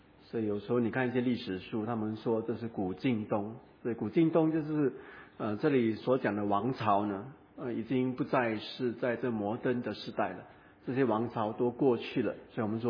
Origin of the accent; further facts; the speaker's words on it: Singapore; 就好像我是福建人，对啊，我的祖宗来自于福建，不过我在新加坡住久了，我叫我自己是新加坡人。